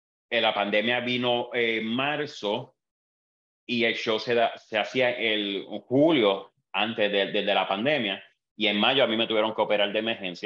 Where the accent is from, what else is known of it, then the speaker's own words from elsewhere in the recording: Puerto Rico; tuve la babilla, como decimos puertorriqueños